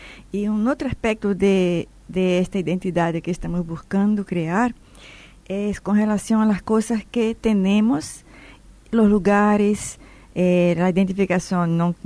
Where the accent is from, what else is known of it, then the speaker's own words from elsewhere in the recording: Recife, Pernambuco, Brazil; Me fui a visitar la ciudad de la cual soy natural, ¿no? Yo nací en Recife, en el norte.